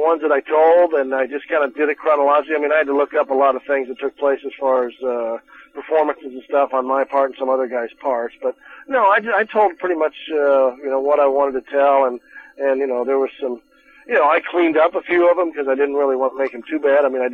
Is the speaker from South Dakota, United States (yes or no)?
no; Wyoming, United States; It talks about growing up in Wyoming a little bit. I start off talking about growing up in Wyoming